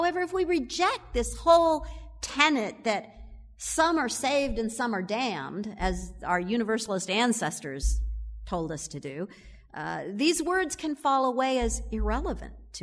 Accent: the South, United States; I grew up in the South

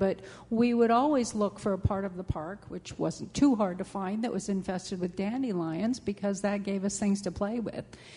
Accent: California, United States; Growing up in California, your dandelion talk reminded me of this.

